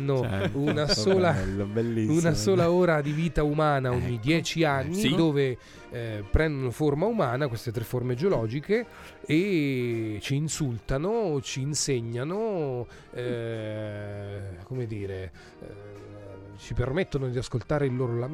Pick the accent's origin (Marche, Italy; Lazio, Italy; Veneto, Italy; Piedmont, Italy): Marche, Italy; Io appunto sono marchigiano, quindi l'ho vissuto